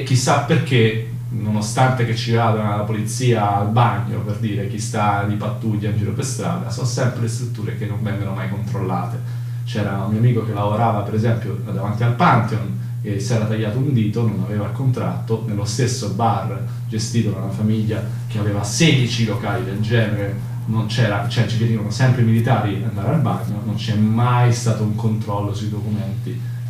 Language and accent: Italian; Marche, Italy; come sono cresciuto io nelle Marche, il pellegrino non è per niente un complimento, no? Nel senso, già marchigiani siamo abbastanza tirchi